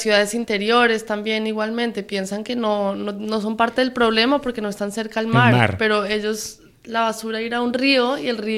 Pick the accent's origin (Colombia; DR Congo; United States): Colombia; now in Spain; Empezamos el inglés y yo, que soy de Colombia.